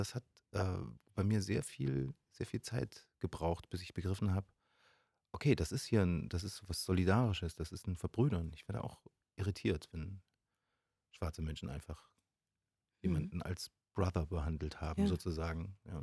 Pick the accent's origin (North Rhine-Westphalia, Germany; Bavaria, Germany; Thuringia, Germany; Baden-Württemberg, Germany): Thuringia, Germany; Ich bin im Osten aufgewachsen, also in Thüringen genau genommen.